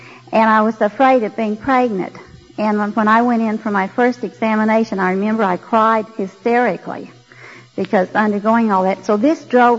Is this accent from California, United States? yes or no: no; Graham, Texas, United States; born there; accent: Texas; and you'll hear a little Texas accent here, that's because I was born in Graham, Texas.